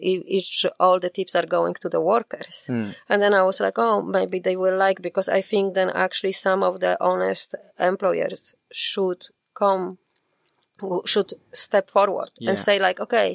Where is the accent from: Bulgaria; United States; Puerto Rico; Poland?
Poland; now in Ireland; I'm from Poland.